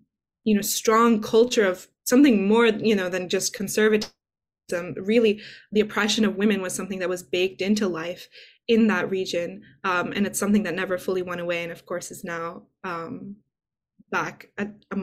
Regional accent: United States; And as an American, I think growing up, I had this perception

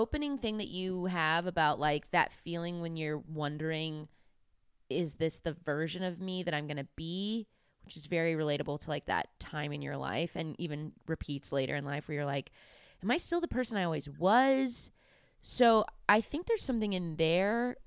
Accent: California, United States; I was like, I'm going to play up that I'm from California. I think that's going to hit in the Midwest.

